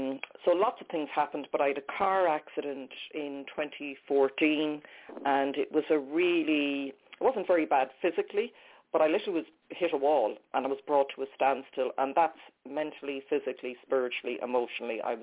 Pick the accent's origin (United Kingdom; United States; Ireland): Ireland; west of Ireland; I really am, because as you said, I'm Irish. I grew up in the west coast of Ireland in a small city.